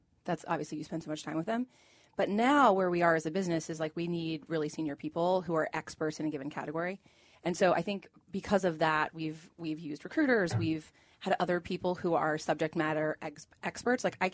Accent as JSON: {"language": "English", "town": "Dayton", "region": "Ohio", "country": "United States", "said": "And I'm from Dayton, Ohio."}